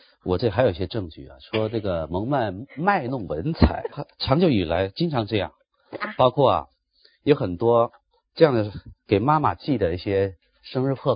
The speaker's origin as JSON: {"language": "Chinese", "region": "South China", "country": "China", "said": "我是南方人，说我们南方人说话像鸟语，我这真不服气"}